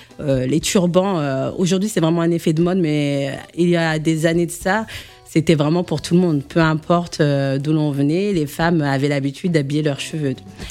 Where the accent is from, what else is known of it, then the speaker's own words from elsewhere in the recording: Senegal; On dit moussor chez nous au Sénégal.